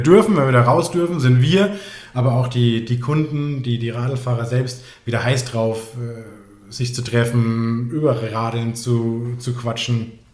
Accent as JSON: {"language": "German", "town": "Frankfurt", "region": "Hesse", "country": "Germany", "tie": "born or raised there", "said": "ländlich aufgewachsen in Frankfurt."}